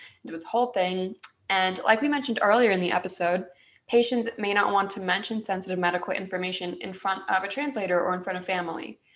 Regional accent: Alabama, United States; I used to volunteer at a nonprofit medical clinic in my hometown, and we had patients who didn't speak English come in all the time. A lot of them were immigrants. A lot of them didn't have insurance or just didn't have like enough money to pay a copay. So this clinic really worked with a lot of like lower income people in Alabama.

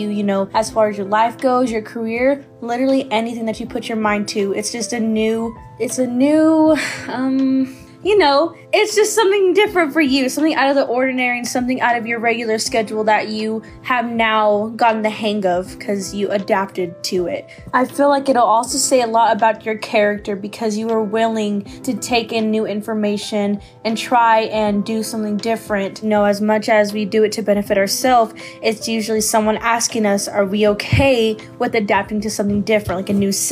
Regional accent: Lubbock, Texas, United States; I'm from Lubbock, Texas.

